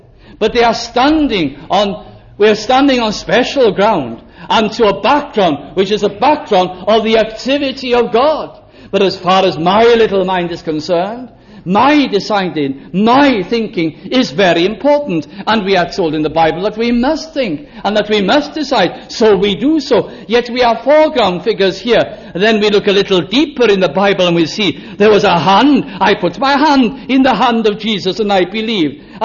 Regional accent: Wales, United Kingdom; I am Welsh. Some are English. Some are Irish.

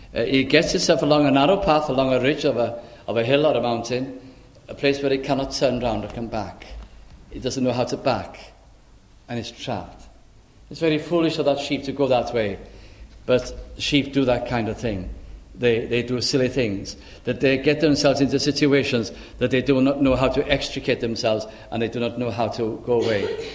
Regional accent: Manchester, North West England, United Kingdom; I was brought up in Manchester, and how could I be interested in sheep, really?

